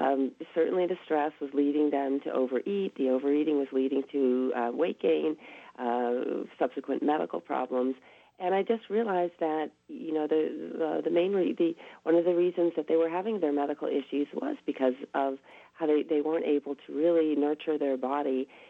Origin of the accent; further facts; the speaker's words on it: Boston, Massachusetts, United States; now in California, United States; I'm originally from Boston.